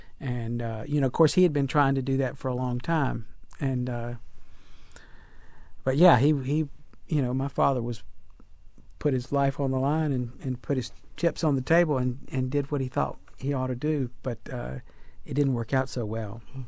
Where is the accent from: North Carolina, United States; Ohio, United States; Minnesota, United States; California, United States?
North Carolina, United States; Oxford; also born or lived in Wilmington; we came from Oxford, where Ben Chavis was from, and he became a civil rights leader there. We moved, my family moved to Wilmington at the same time Ben Chavis did. And so I was in those schools when integration came to Wilmington.